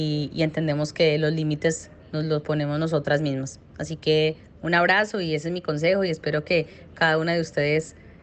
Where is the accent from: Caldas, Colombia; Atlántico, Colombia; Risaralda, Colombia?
Caldas, Colombia; Manizales; como diríamos en mi tierra en Manizales, pues somos muy berraquitas para salir adelante.